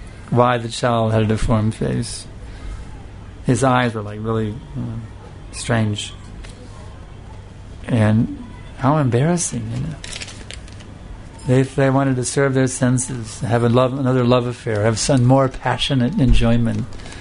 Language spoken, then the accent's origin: English; United States; now in India; See, I'm from America, but there's no such thing as a joint family in America. So I haven't lived here in India long enough to see any joint families that I can think of.